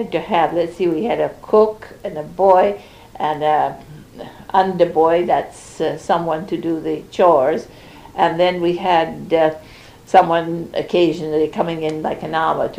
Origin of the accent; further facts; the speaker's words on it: Tianjin, China; also born or lived in Russia / Khabarovsk; Well, I was born in Russia, in the near the Ural Mountains. And my education was in China.